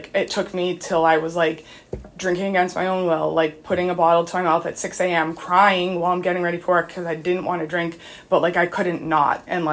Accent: Massachusetts, United States; I grew up here in Massachusetts, up on the North Shore, and from a very young age, I never felt comfortable in my own skin.

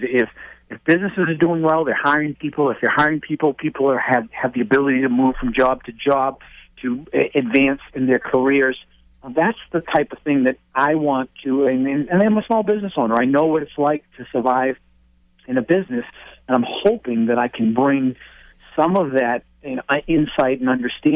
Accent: Kingston, Massachusetts, United States; I know for myself, I grew up in Kingston. I went to Silver Lake Regional High School. So I know a lot about the community.

